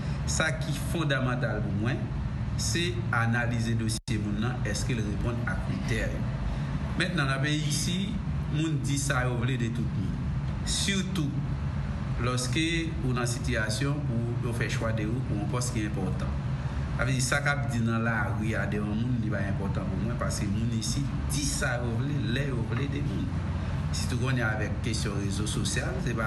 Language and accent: French; Haiti; en tant que haïtien